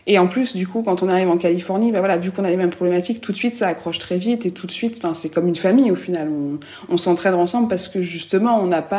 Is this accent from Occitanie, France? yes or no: no; Normandy, France; now in Bordeaux, France; nous, voilà, comme je l'ai dit, on vient de Normandie. Donc à Bordeaux, on ne connaît absolument personne.